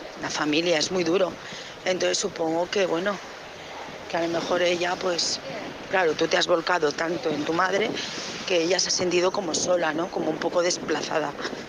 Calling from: Barcelona, Catalonia, Spain; de Barcelona.

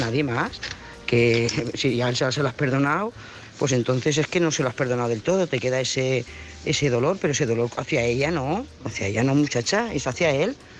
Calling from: Lloret de Mar, Catalonia, Spain; de Lloret de Mar.

